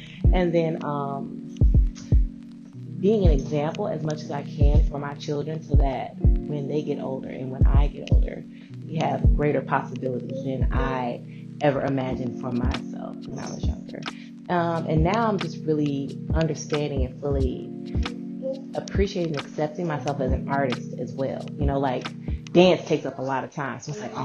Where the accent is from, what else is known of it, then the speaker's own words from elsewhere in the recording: Chicago, Illinois, United States; from Chicago. I was born and raised on the South Side, and very early I started dancing.